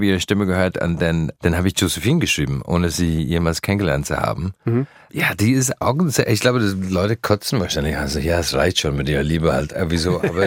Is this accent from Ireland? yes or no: yes; Ireland; German is a second language; Ich meine, ich komme aus Irland.